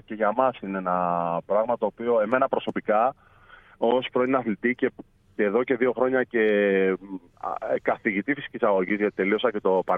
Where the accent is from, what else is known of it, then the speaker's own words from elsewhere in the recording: Glyfada, Attica, Greece; στην κοινωνία της Γλυφάδας, στην πόλη μου, κάτι που ένιωθα ως υποχρέωση, γιατί από εκεί βγήκα, μέσα στα ανοιχτά γήπεδα, στα κλειστά γήπεδα, εκεί έμαθα να παίζω μπάσκετ